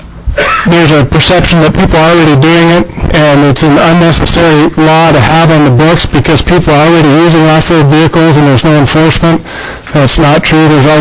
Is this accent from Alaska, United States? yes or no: yes; Wiseman, Alaska, United States; I'm here from Wiseman Village, Alaska.